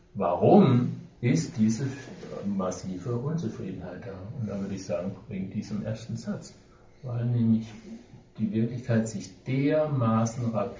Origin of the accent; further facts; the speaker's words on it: Baden-Württemberg, Germany; In meiner Kindheit hier im Schwarzwald kann ich mich noch erinnern